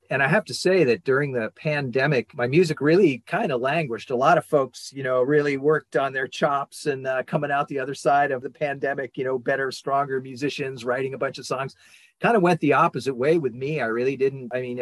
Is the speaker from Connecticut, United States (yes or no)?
yes; Connecticut, United States; now in Roseburg, United States; Well, I grew up in Connecticut and discovered Oregon when I came out to a wedding of a childhood friend of mine